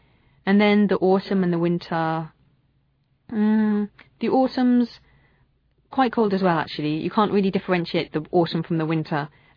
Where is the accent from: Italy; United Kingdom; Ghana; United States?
United Kingdom; South West England; My hometown is in the southwest of England. The southwest of England is all countryside, so I live in the countryside on a farm. It's not actually a village, it's just a farm by itself in a valley.